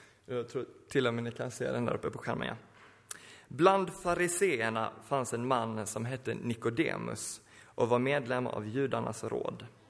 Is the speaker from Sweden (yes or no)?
yes; Örebro, Örebro County, Sweden; jag kommer från Örebro.